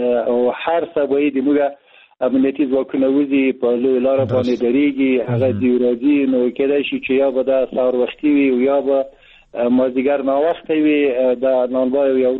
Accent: Maidan Wardak, Afghanistan; سید میدان وردګ ولایت زه اصلا د دغه د شټوپ یم

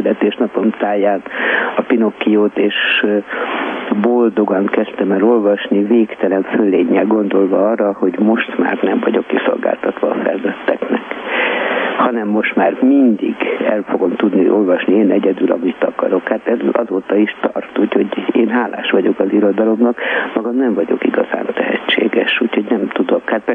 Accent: Budapest, Hungary; A Józsefvárosban születtem, és ott nőttem föl, nagyon szerettem.

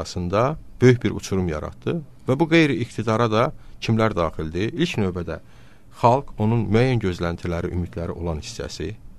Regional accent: Shamkir, Shamkir District, Azerbaijan; Yəni, mən Şəmkirliyəm, sizdən yaxşı bilirəm bunu.

